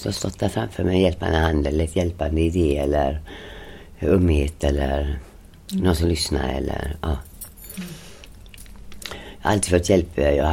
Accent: Gothenburg, Västra Götaland County, Sweden; Jag är född och uppvuxen i Göteborg, i Frölunda.

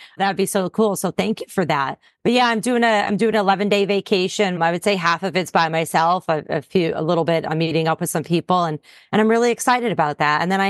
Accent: Wilkes-Barre, Pennsylvania, United States; But yes, I grew up in Wilkes-Barre, Scranton area. I went to Pittston area, and I went to college in Wilkes-Barre, which is King's College.

